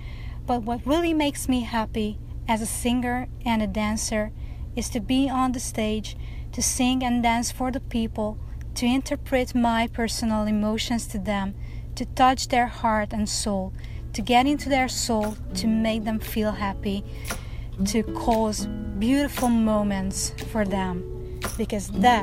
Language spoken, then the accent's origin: English; Hungary; now in Luxembourg; I am originally from Hungary, but living in the beautiful country of Luxembourg in the European Union.